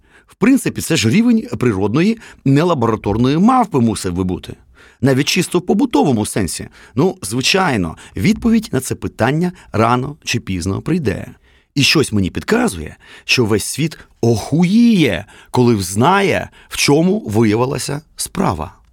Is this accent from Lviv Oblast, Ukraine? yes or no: no; Kyiv, Ukraine; От я народився і виріс у Києві.